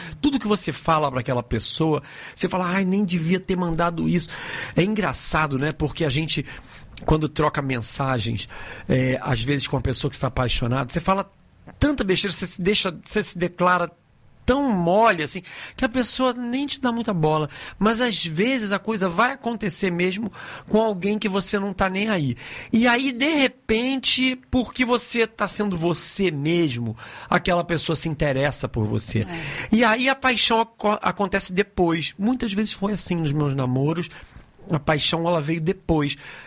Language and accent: Portuguese; Rio de Janeiro, Brazil; now in Bahia, Brazil; Carioca hoje, já radicado na Bahia, já aprendi que é Mungunzá, já sou um baiano, só me sobrou um pouco do sotaque. Eu, como um baiano já radicado, título cidadão baiano, soteropolitano, tenho tudo.